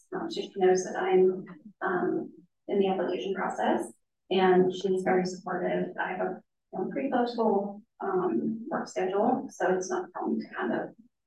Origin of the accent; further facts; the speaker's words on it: Boston, Massachusetts, United States; moved away as an adult; also born or lived in Texas; So I'm from Boston, born and raised, lived there for the first 23 years of my life, and then I moved to Texas.